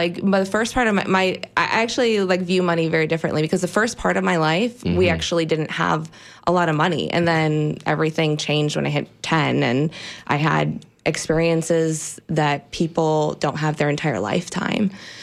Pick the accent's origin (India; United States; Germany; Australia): United States; Lansing, Michigan; Lansing, Michigan.